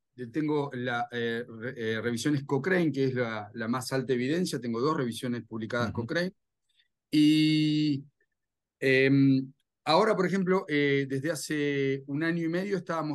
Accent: Argentina; soy de Argentina, vivo cerca de Buenos Aires.

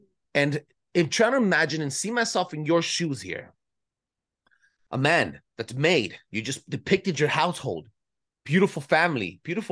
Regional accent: California, United States; I'm from California, bro.

